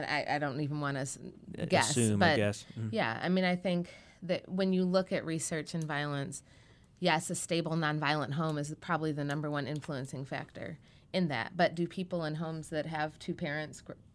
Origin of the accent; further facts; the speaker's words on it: Chicago, Illinois, United States; Well, Chicago's a funny example. I'm actually from Chicago.